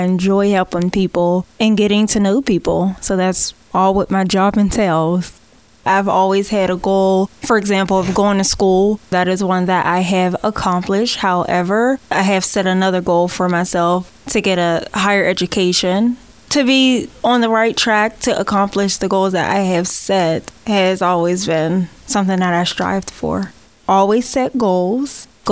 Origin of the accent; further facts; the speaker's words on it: Pittsburgh, Pennsylvania, United States; also born or lived in Indianapolis; I grew up in Pittsburgh, and 2 years ago, I decided to move to Indianapolis, Indiana.